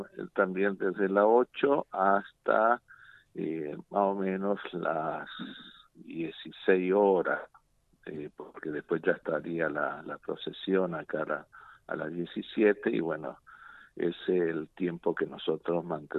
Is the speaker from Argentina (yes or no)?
yes; Corrientes, Argentina; now in Catamarca, Argentina; Yo en realidad soy correntino.